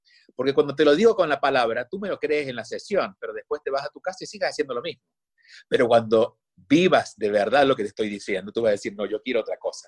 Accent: Argentina; Yo soy argentino y se come mucho dulce de leche

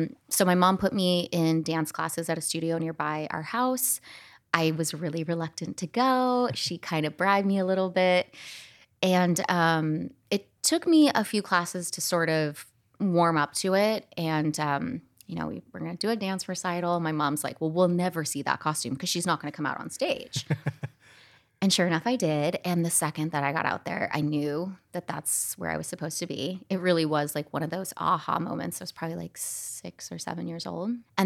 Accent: Scottsdale, Arizona, United States; So I grew up in Scottsdale, Arizona.

